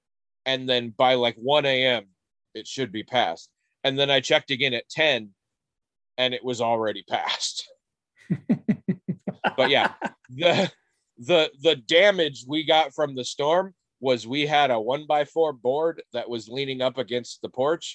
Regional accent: Northwest, United States; And I had no experience with this because I came from the Northwest.

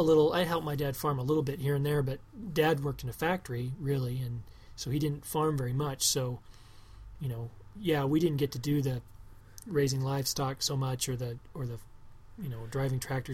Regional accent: Iowa, United States; I grew up here in Iowa and it was basically the same temperature and humidity inside the house as it was outside the house.

